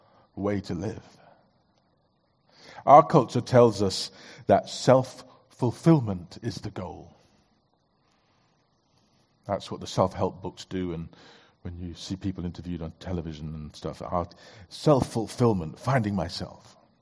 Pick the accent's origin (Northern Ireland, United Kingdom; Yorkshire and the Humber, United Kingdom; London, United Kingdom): Yorkshire and the Humber, United Kingdom; I love living in Yorkshire. Born in Yorkshire, so I'm technically a Yorkshireman, and I've lived here a lot, and I love it.